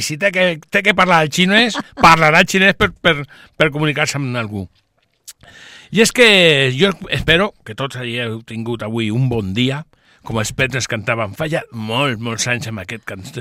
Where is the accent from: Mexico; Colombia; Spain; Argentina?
Spain; Catalonia; nosotros dicen a veces, hablan de los catalanes, que solo hablamos catalán, pues no, Natalia y yo somos castellano parlantes, hablamos en castellano entre nosotros